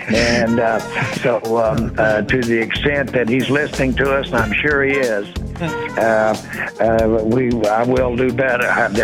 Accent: Inglewood, California, United States; born there; My dad had a little house out here during World War II, and I was born right there in Inglewood.

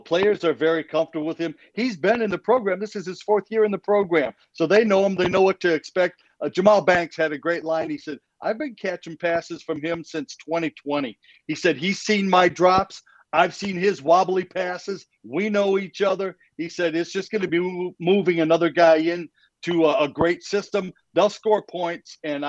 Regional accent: Detroit, Michigan, United States; the team I get most excited about is watching the Detroit Tigers because I'm from Detroit. I grew up a Tiger fan.

